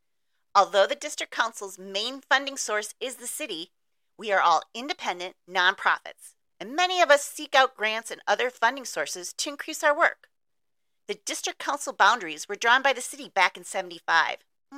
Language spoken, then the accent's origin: English; Saint Paul, Minnesota, United States; I've lived here on the east side of St. Paul most of my life. I grew up in the Payne-Phelan neighborhood, went to Wheelock Grade School.